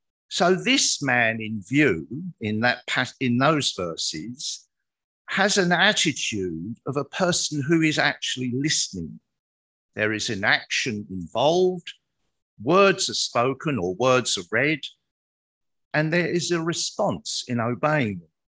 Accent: England, United Kingdom; now in Australia; because of an Englishman, I automatically go to the Oxford. And because I'm now an Australian, I also go to Macquarie.

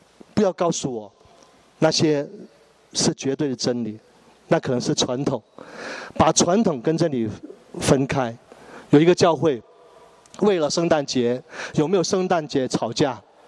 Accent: northern China, China; 因为我是北方人

